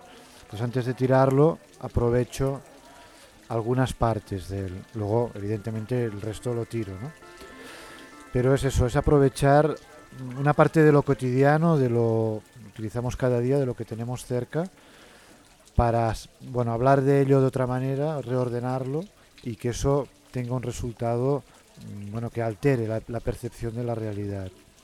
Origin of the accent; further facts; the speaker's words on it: Barcelona, Catalonia, Spain; soy de Barcelona, en España.